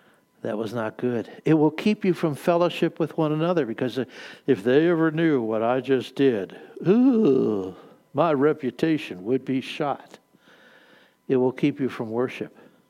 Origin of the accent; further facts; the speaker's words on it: Pennsylvania, United States; I'm from Western Pennsylvania. We have a different vocabulary there, okay?